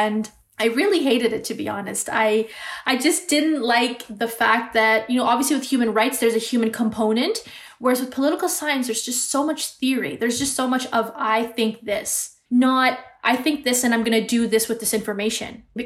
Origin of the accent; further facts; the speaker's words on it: British Columbia, Canada; It was a very small town, predominantly white.